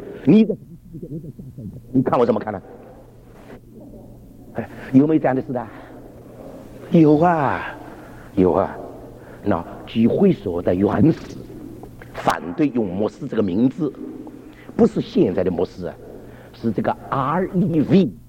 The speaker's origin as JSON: {"language": "Chinese", "region": "Shanghai", "country": "China", "said": "我这个上海鬼听得懂吧"}